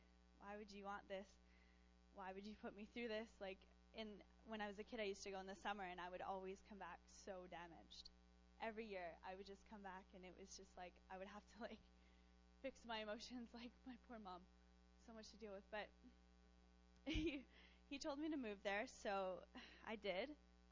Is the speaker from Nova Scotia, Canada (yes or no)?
no; Montreal, Quebec, Canada; moved away as an adult; now in London, Canada; I told you guys I was from Montreal, so I'm 23, and when I was 20, God told me to move to London, Ontario